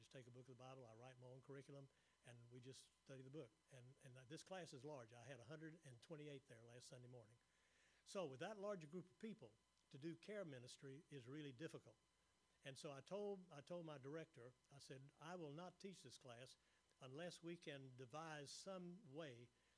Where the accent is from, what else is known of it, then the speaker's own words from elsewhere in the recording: Houma, Louisiana, United States; born there; I was born in Houma, Louisiana, Terrebonne Parish.